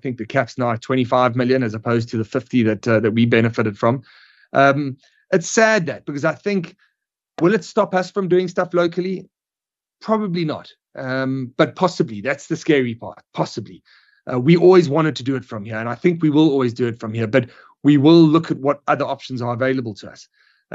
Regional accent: South Africa; we are South African

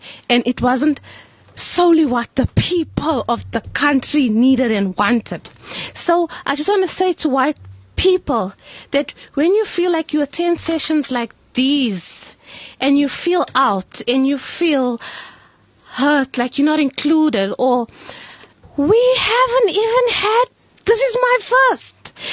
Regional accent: South Africa; I am a South African that is truly mixed. My father's an Indian. My mother's a black. My grandfather's a Swati. I grew up in an Indian neighborhood and a colored neighborhood, and I'm married to a Xhosa man.

